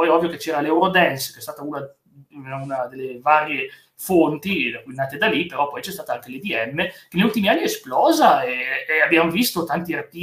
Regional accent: Piedmont, Italy; Ne so qualcosa, perché ovviamente da buon piemontese si sa che le esportazioni sono certi posti che sono speciali.

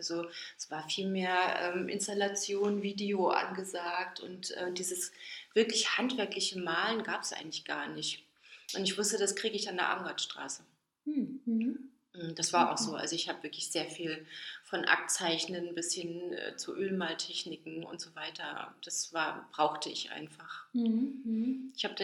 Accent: Enzweiler, Rhineland-Palatinate, Germany; Ja, also Idar-Oberstein ist tiefste Provinz und ich komme auch nicht mal aus der Stadt Oberstein, sondern aus einem Dorf in der Nähe, aus Enzweiler. Und das war wirklich super ländlich.

